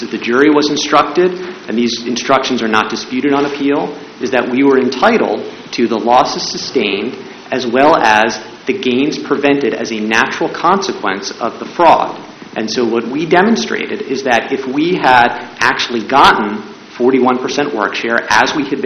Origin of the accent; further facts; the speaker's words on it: Washington, District of Columbia, United States; Washington, D.C.